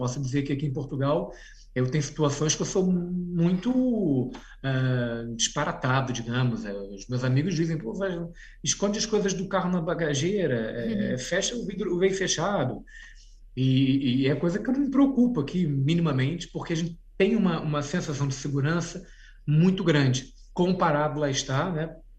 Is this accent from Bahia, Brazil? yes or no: no; Rio de Janeiro, Brazil; born there; eu nasci no Rio de Janeiro, a minha família é da região do Douro, em Portugal, e também da região de Trás-os-Montes.